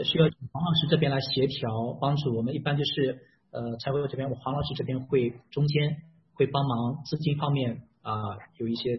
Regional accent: China; 因为我们是中国人，然后就是这边的出生证明不在医院办

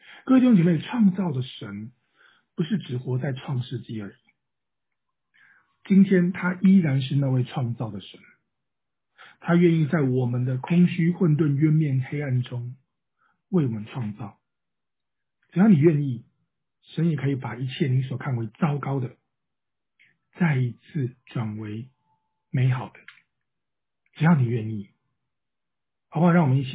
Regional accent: Taiwan; 我是从小土生土长在台湾嘛

